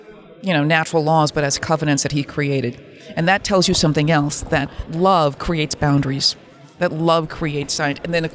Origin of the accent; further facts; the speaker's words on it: Minneapolis, Minnesota, United States; I am from Minnesota, just like you. I hail from South Minneapolis